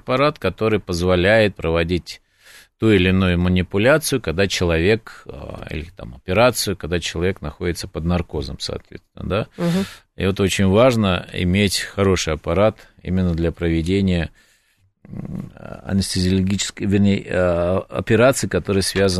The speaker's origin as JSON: {"language": "Russian", "country": "Uzbekistan", "said": "я сам из Узбекистана, родился в Узбекистане. И мой папа словак по национальности, а мама белорусская."}